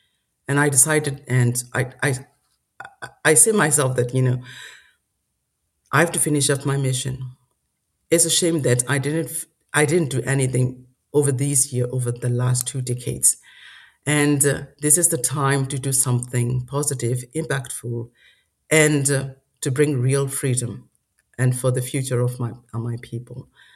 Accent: Yangon, Yangon Region, Myanmar; English is a second language; I was raised in Rangoon, and when we grown up in, we are staying in resident area for the officials, public officials.

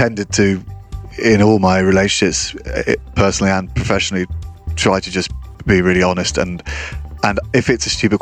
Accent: United Kingdom; again, this is me being very British here, but it's all about cricket, so it might not make much sense to half your audience.

